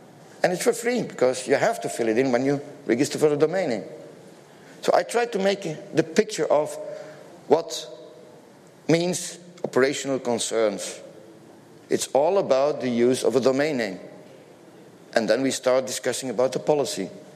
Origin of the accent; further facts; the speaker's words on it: Belgium; English is a second language; I'm coming from Belgium.